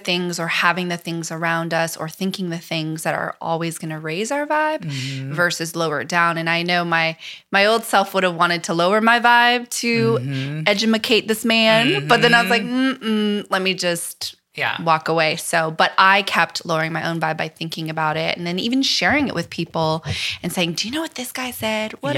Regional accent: California, United States; born there; I was like, because I was born in California.

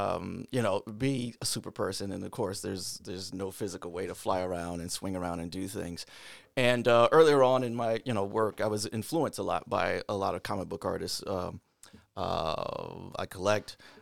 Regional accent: Rochester, New York, United States; Okay, so I grew up in Markview Heights on Rich Street, which is off of Sile.

